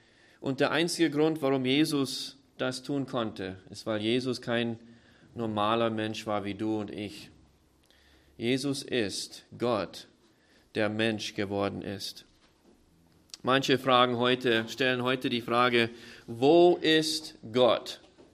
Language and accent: German; United States; German is a second language; also born or lived in Vienna; now in Austria; Lebe jetzt schon mittlerweile länger in Österreich, als ich jemals in den Vereinigten Staaten gelebt habe.